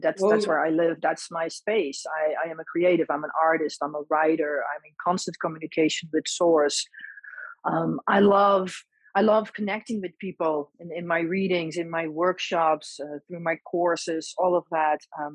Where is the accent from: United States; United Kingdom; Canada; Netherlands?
Netherlands; I grew up in Holland, and I grew up in a culture where nobody talked about this.